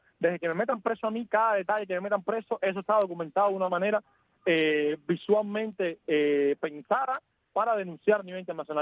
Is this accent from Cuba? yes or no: yes; Cuba; como ciudadanos cubanos